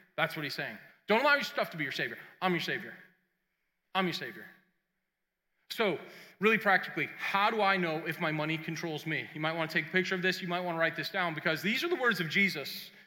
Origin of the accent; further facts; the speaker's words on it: New England, United States; I grew up in New England, man. We grew up like lots of snow.